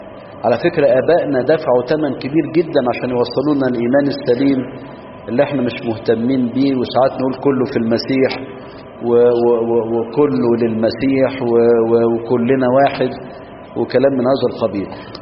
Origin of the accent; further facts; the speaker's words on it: Egypt; وفي أوسيم عندنا في مصر ناحية الجيزة